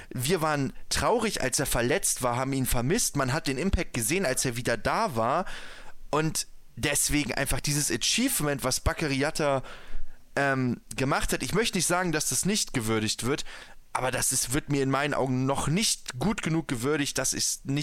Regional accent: Hamburg, Germany; Das muss man auch als Hamburger nahtlos sagen.

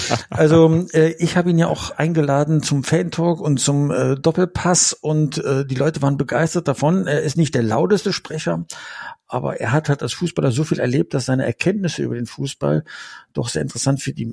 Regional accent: Aachen, North Rhine-Westphalia, Germany; Und das muss ich sogar als Aachener dann zugeben, dass die Kölner das ganz gut hinkriegen.

